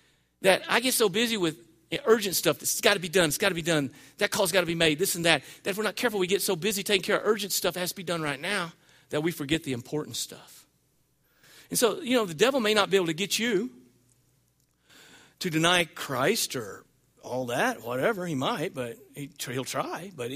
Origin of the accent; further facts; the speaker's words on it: Arkansas, United States; I mean, yeah, we're from Arkansas and everything, but still.